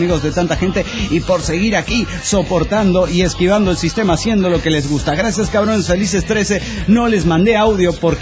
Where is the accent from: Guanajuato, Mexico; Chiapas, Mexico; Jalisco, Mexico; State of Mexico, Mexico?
Guanajuato, Mexico; León; de León, Guanajuato.